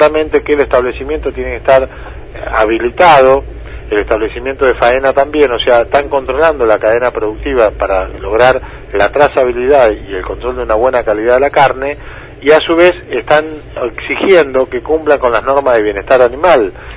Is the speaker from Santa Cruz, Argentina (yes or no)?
no; Saladillo, Buenos Aires Province, Argentina; Por ejemplo, yo soy de Saladillo, oriundo de Saladillo, bueno, en mi pueblo hay algunos establecimientos